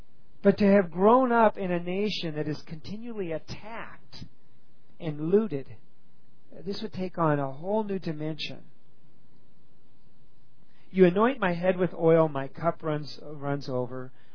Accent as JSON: {"language": "English", "country": "United States", "said": "because I am an American and I like things."}